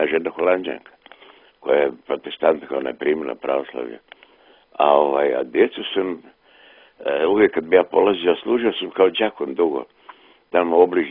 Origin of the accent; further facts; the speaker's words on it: Drvar, Federation of Bosnia and Herzegovina, Bosnia & Herzegovina; Ja sam odrastao u Grahovi u Drvaru gdje je crkva bila zatvorena, zakovana